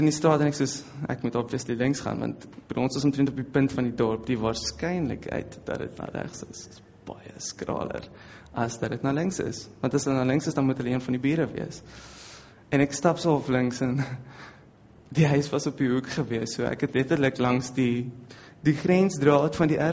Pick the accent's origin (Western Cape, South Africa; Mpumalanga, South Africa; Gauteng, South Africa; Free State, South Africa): Western Cape, South Africa; ek het iets warms gehad, want ek is van die Kaap af, dit raak soms koud by die see